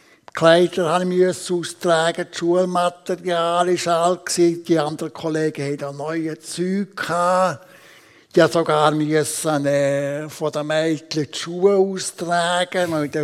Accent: Bern, Switzerland; Ja, kurz, ich bin im Emmental aufgewachsen. Vor 67 Jahren.

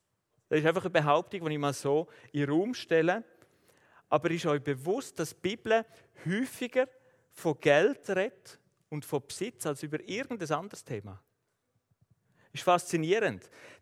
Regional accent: Switzerland; Das ist etwas, was man nicht macht als Schweizer.

